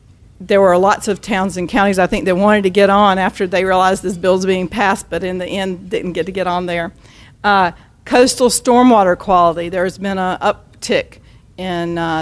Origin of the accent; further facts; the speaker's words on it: Raleigh, North Carolina, United States; And in Raleigh, since I am from Raleigh, okay, I'm going to just tell us just a teeny bit.